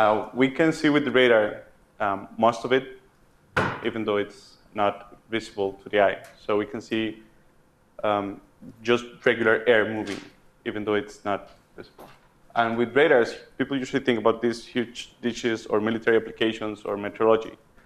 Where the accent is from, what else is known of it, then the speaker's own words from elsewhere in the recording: Costa Rica; And I am from Costa Rica.